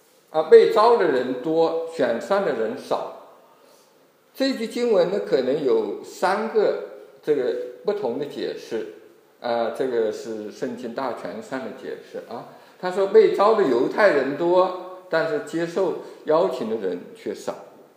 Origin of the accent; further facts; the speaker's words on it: Yiwu, Zhejiang, China; 我小的时候，我在义乌出生啊，我老家义乌，我们那个时候宴席呢，也就是晚上摆的啊